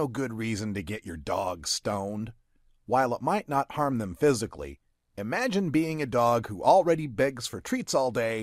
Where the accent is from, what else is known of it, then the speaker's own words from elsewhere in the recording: Idaho, United States; not of Oregon, but because of my home state of Idaho